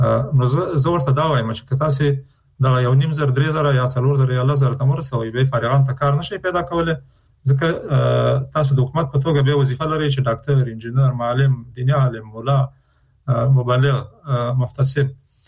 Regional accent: Afghanistan; نو چون موږ د افغانستان خلک یو

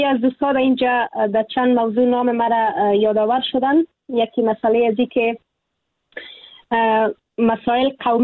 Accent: Afghanistan; moved away as an adult; اگر امروز از افغانستانم بیرون شدم در تبعید به سر میبرم

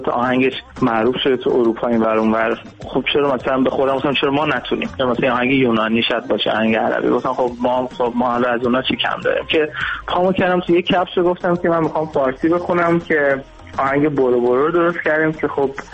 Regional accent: Iran; بالاخره من یه ایرانی هستم

